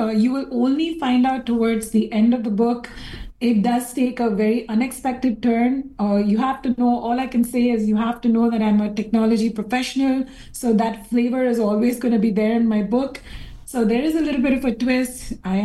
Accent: India; now in Canada; I personally felt it as an Indian immigrant in Canada.

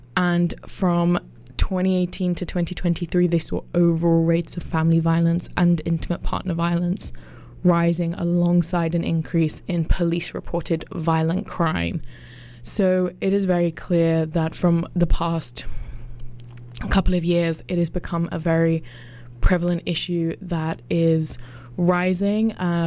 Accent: England, United Kingdom; As a lot of you know, I'm from England, back in the UK.

